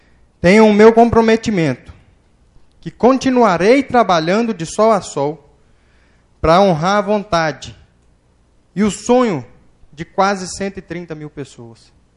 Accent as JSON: {"language": "Portuguese", "town": "Formosa", "region": "Goiás", "country": "Brazil", "tie": "born or raised there", "said": "prefeito de Formosa, a cidade onde nasci, cresci e constituí a minha família."}